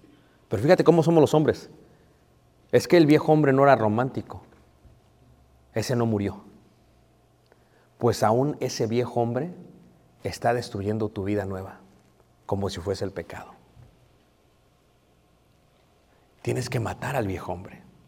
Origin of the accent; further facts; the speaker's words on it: Durango, Mexico; Es que yo soy de Durango. Y allá no hacemos eso.